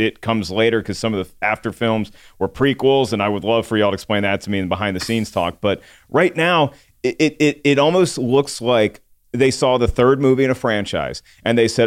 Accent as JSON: {"language": "English", "region": "the South", "country": "United States", "said": "maybe it's just because he's got that Southern drawl and I'm from the South too."}